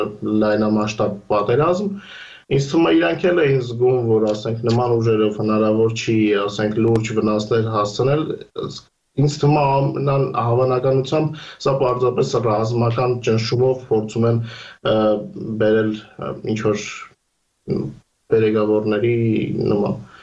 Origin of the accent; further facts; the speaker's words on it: Armenia; now in Ukraine; երբ ինչպես մենք կարելիցիկ Հայաստանից են, իրենք գնալու տեղում են